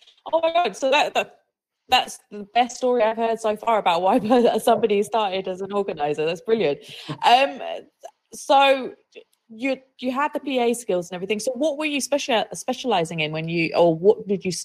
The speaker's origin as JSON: {"language": "English", "region": "South East England", "country": "United Kingdom", "said": "which is southeast of England, which is my side of the hood, even though I'm from Kent"}